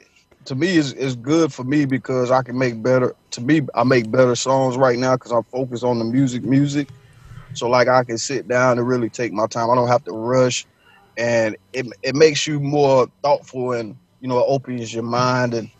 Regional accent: Charlotte, North Carolina, United States; I'm from Charlotte, so I got, you know, that's my city

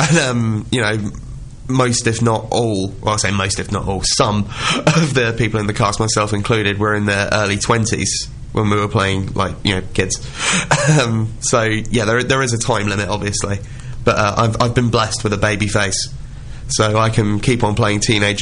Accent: Maldon, East of England, United Kingdom; I'm from Maldon. So down that way, out in the sticks. Essex proper, you know, all country.

